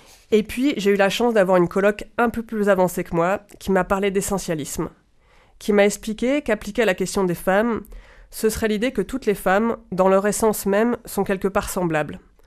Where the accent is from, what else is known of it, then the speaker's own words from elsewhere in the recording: Bourg-en-Bresse, Auvergne-Rhône-Alpes, France; mon enfance à Bourg-en-Bresse dans les années 90.